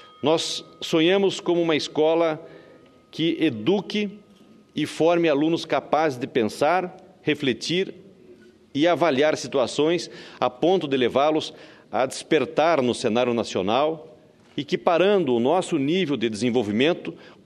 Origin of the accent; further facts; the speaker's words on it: Rondônia, Brazil; Como brasileiro, amo meu país. Como cidadão, desejo trilhar um caminho em prol ao desenvolvimento do Brasil.